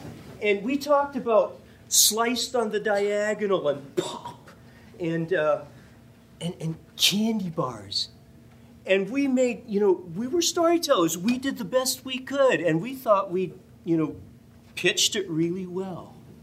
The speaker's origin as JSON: {"language": "English", "town": "New Glarus", "region": "Wisconsin", "country": "United States", "tie": "born or raised there", "also_born_or_lived": "Buchanan County", "said": "when we moved, when I was just a little 2.5-year-old, we moved from Buchanan County, where I was born, to New Glarus because you could buy farms for not very much money."}